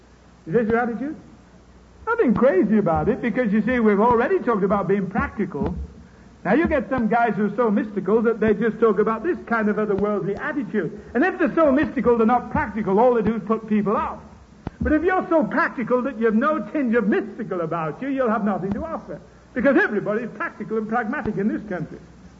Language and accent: English; United Kingdom; now in United States; no, I'm British. My citizenship is in Britain, but I'm a resident down here at the moment in the United States of America.